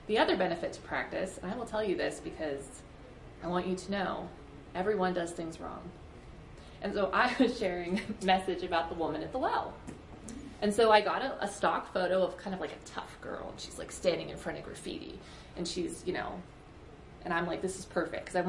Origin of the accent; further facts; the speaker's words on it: Pennsylvania, United States; That's why I'm here from Pennsylvania.